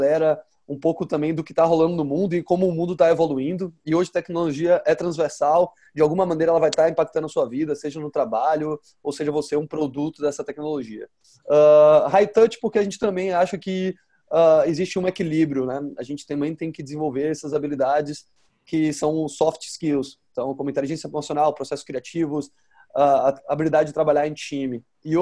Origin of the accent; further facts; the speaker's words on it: Brazil; now in California, United States; Somos brasileiros, 2 brasileiros, eu aqui na Califórnia, Nelson e o Luiz lá no Rio de Janeiro.